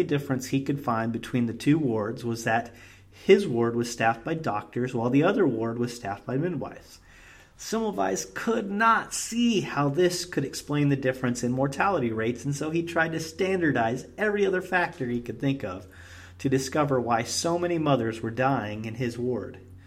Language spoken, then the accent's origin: English; Danville, Illinois, United States; I grew up near Danville, Illinois.